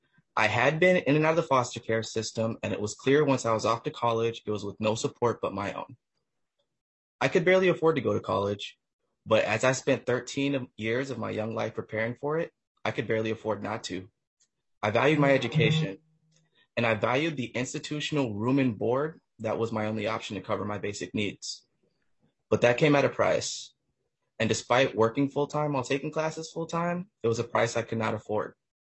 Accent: Saint Paul, Minnesota, United States; I come from Dayton's Bluff. I was poor and hungry, and I know a lot of folks around me were too.

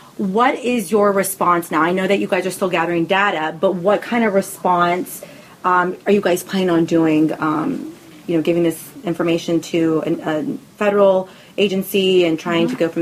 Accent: Texas, United States; because I'm from Texas, and we kind of see this every so many years

